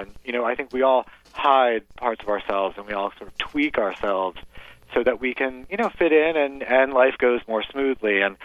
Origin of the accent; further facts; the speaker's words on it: the South, United States; I grew up in the South, very conservative town in the 80s, and I knew that my voice potentially identified me as gay.